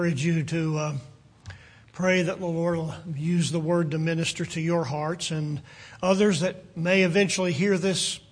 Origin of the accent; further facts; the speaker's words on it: Virginia, United States; And I grew up in Virginia